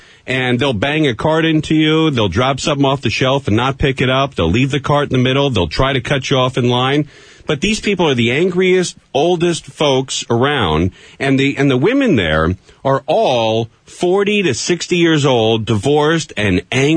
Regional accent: California, United States; You and I grew up in the Valley around the same period

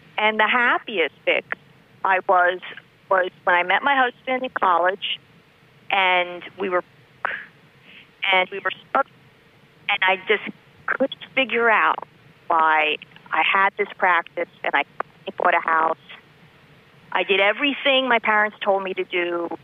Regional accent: New Jersey, United States; And, you know, I'm from New Jersey, and I lived a hectic lifestyle, and I worked long and hard.

